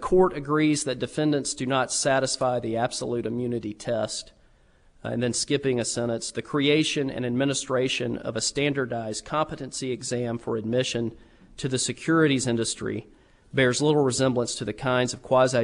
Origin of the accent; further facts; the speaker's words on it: Nashville, Tennessee, United States; from Nashville, Tennessee, along with my colleague Herb Milstein of the D.C. Bar.